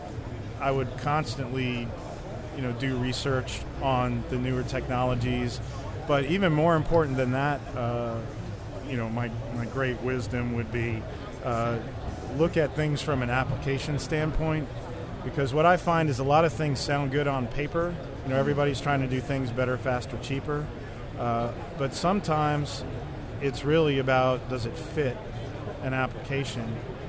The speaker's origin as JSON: {"language": "English", "town": "Atlanta", "region": "Georgia", "country": "United States", "said": "Well, I'm from Atlanta, Georgia."}